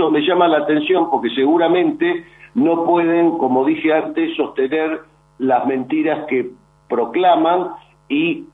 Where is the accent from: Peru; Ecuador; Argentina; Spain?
Argentina; soy un argentino que va a defender la verdad y la Constitución Nacional